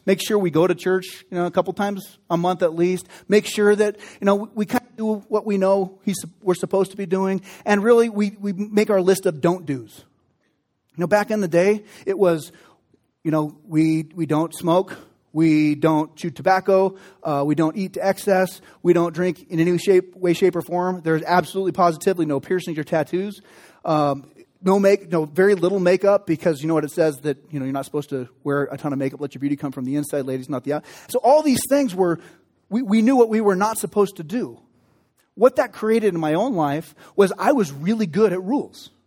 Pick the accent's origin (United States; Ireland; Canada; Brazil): Ireland; I'm Irish. That's just how we are.